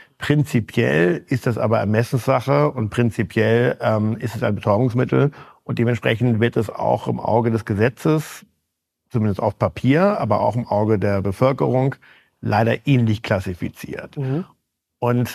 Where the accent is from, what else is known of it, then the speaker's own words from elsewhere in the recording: Schleswig-Holstein, Germany; in Schleswig-Holstein in meinem Heimatland